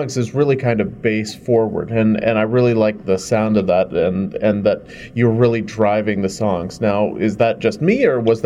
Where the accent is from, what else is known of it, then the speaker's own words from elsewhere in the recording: Canada; speaking as a Canadian myself